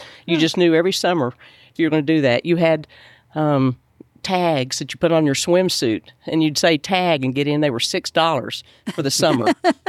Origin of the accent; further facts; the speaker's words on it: Richardson, Texas, United States; You know, to me, I loved this town. I loved this city.